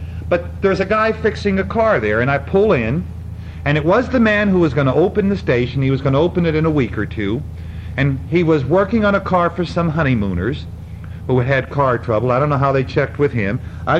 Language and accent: English; Pennsylvania, United States; Now you can tell I'm from Pennsylvania. I don't have aunts. I have aunts.